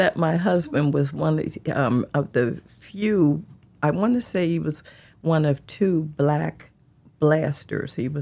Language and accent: English; Hopewell, United States; growing up in Hopewell, almost all of our friends were white.